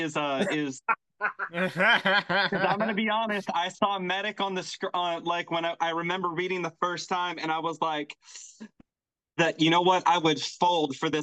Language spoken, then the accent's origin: English; Texas, United States; I'm from Texas. I feel you.